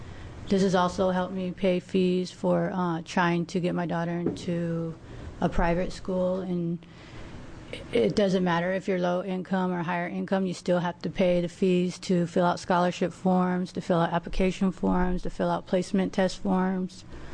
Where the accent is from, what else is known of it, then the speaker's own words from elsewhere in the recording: Klamath Falls, Oregon, United States; now in Portland, United States; I'm originally from Klamath Falls, Oregon. I'm a Klamath tribal member.